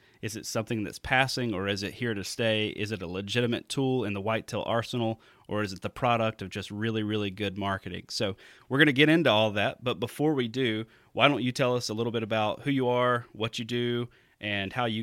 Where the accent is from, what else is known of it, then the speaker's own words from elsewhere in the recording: Southern United States, United States; accent: Southern; So I try not to have a Southern accent, when I'm doing this or when I'm, but when I'm talking to somebody from the South, I slip back into it pretty quick.